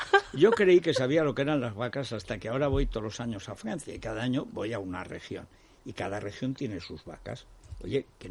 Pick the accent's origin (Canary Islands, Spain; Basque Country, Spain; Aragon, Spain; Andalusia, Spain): Aragon, Spain; Orihuela del Tremedal; desde Valencia subes por el Turia al Guadalaviar, que es de la mitad del Turia. Por ahí llegas ya a mi pueblo y ya estás en mi pueblo, en el Tremedal.